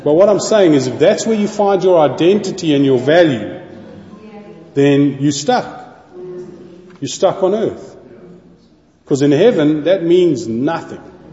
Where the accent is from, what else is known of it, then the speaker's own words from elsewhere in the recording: South Africa; born there; well, I was born in South Africa.